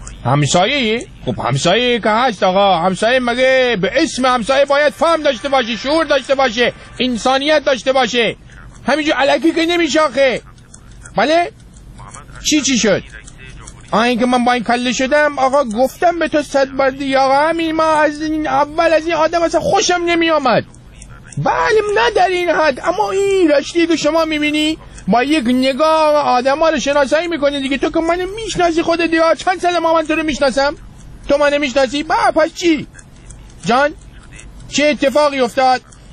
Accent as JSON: {"language": "Persian", "town": "Rasht", "region": "Gilan", "country": "Iran", "tie": "born or raised there"}